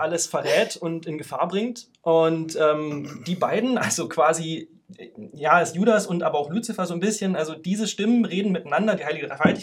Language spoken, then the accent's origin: German; Eisenhüttenstadt, Brandenburg, Germany; ich bin aus Eisenhüttenstadt, neben Neuzelle. Und ich würde mich als Agnostiker bezeichnen